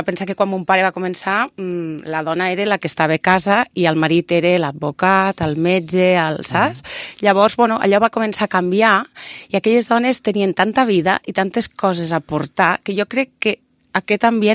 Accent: Barcelona, Catalonia, Spain; moved away as an adult; now in Lleida, Spain; jo vaig néixer a Barcelona i de fet hi vaig viure pues, ben bé uns 30 anys. Després ja vaig venir cap aquí, cap a Lleida i... Bé, les meves arrels ja eren, bueno, ja eren, ja són una miqueta de, també de Lleida, del territori.

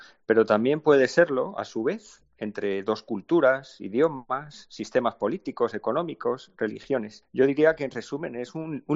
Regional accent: Spain; Nosotros como occidentales, como europeos, como españoles, tenemos muy bien aprendido el concepto de frontera, casi desde que somos pequeños

